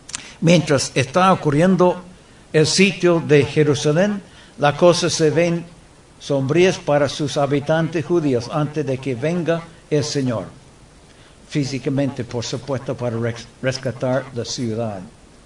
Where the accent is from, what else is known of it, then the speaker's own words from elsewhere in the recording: United States; mi querido país donde yo fui criado en los Estados Unidos